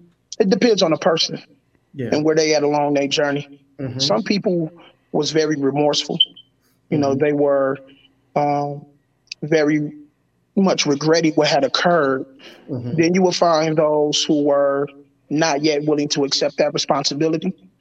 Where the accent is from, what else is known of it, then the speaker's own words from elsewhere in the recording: Muskegon Heights, Michigan, United States; Real quick, I was born and raised here in Muskegon Heights.